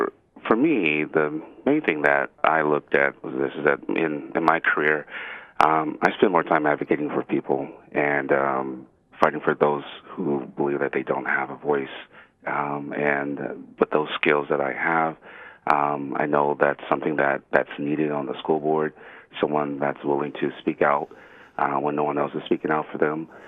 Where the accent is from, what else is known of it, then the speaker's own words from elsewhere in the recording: Anchorage, Alaska, United States; I grew up here in Anchorage, Alaska.